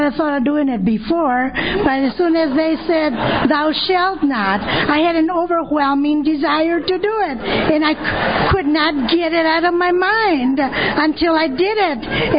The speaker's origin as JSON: {"language": "English", "region": "California", "country": "United States", "tie": "born or raised there", "said": "Like Norma, I am a Mexican. I was born and raised in Orange County in a little barrio. You know what a little barrio is? It's a little Mexican community."}